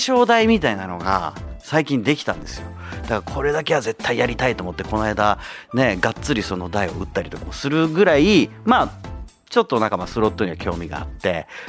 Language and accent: Japanese; Zama, Kanagawa, Japan; はい、座間市出身の僕と、相模原出身のタスクくんで、